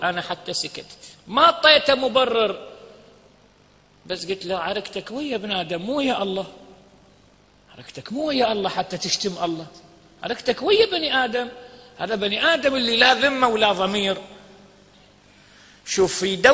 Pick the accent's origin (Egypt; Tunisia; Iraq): Iraq; south; انا من الجنوب